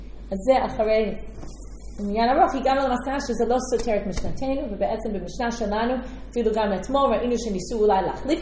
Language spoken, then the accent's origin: Hebrew; United States; now in Israel; כשאני גדלתי בארצות הברית זה היה מאוד מקובל